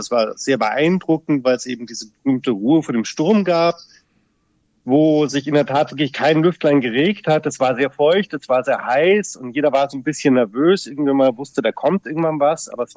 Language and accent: German; Munich, Bavaria, Germany; now in Darwin, Australia; ich komme ursprünglich aus München, lebe jetzt aber seit 11 Jahren hier in Darwin